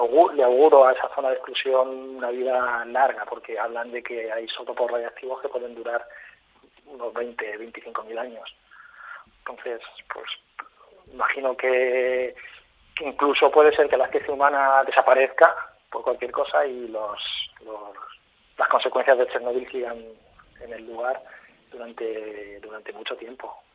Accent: Albacete, Castilla-La Mancha, Spain; como yo soy de Albacete originario, y esta ciudad fue sede de las brigadas internacionales

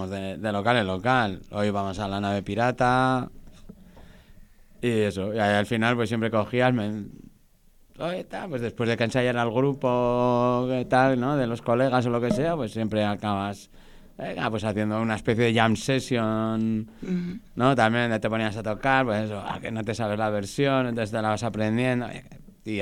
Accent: Vitoria-Gasteiz, Basque Country, Spain; moved away; Hombre, pues en principio este y yo somos de aquí, de Gasteiz.

